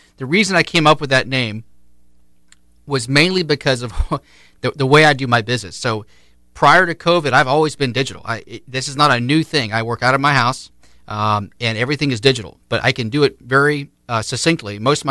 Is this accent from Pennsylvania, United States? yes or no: no; Tampa, Florida, United States; also born or lived in South Carolina; now in Tallahassee, United States; I'm from originally from South Carolina, grew up in Tampa for about 18 years. I just moved to Tallahassee about 2 years ago.